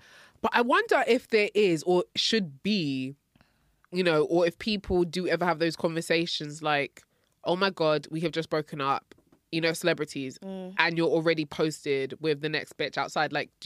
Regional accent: Nigeria; Everybody knew, like, back in the day when you turned 10, you had a big hall party as a Nigerian.

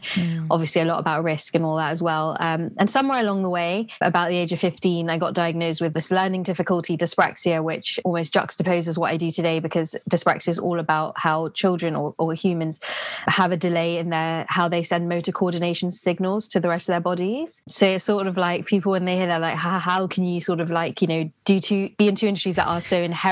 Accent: London, United Kingdom; growing up in London

